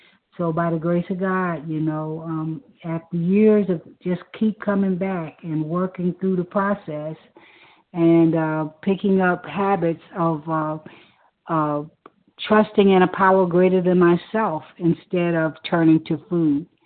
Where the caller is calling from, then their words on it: Alabama, United States; also born or lived in Florida; I'm calling you from Alabama, recently moved from Florida